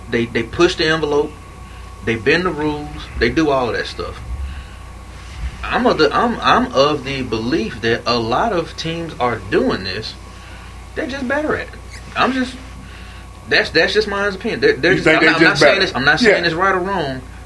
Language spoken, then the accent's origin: English; Montgomery, Alabama, United States; Maybe I'm a little biased because he's from Montgomery and I'm from Montgomery.